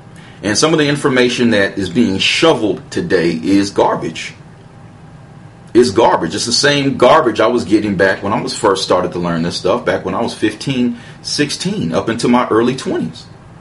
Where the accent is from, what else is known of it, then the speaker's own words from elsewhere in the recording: Colorado, United States; moved away; So I moved out here to Georgia